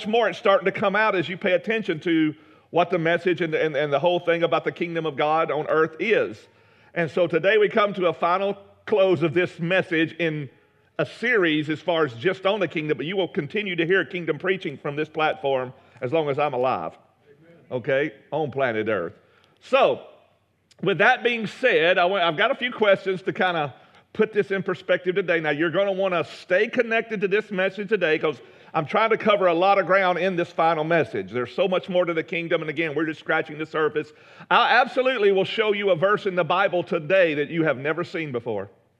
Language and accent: English; United States; born there; first language English; I speak English because I'm an American. I drive on the right side of the road because I was born in America. It is my birth rights. It is my birth culture, and I have this English as my birth language.